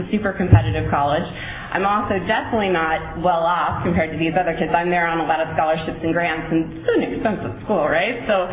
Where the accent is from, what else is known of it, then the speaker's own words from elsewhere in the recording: Visalia, California, United States; also born or lived in Virginia / South Carolina; I'm an alcoholic, and I was born in Visalia. We moved to Virginia and South Carolina, and then I moved back to Visalia in fifth grade. So I grew up here, went away to college in the Bay Area